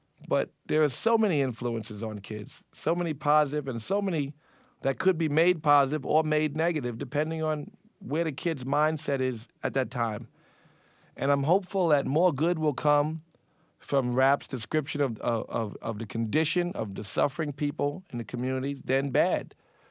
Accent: United States; I'm an American. I've been born here my whole life.

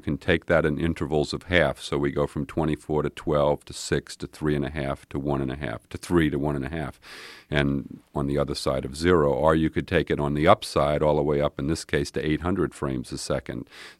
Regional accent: New Orleans, Louisiana, United States; I grew up in New Orleans in a very stratified racist society

